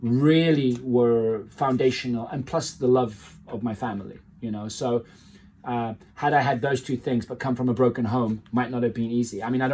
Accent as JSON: {"language": "English", "country": "South Africa", "tie": "born there", "said": "I was born in South Africa in 1973. I have a British mother, a Portuguese father."}